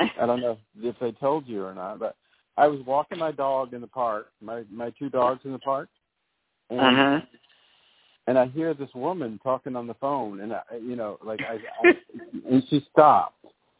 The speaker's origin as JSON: {"language": "English", "town": "Nashville", "region": "Tennessee", "country": "United States", "tie": "born or raised there", "also_born_or_lived": "Gallatin / New York", "moved": "yes", "said": "I was born in Gallatin, but most of the time in Nashville. But then I left in 1979, and mostly in New York."}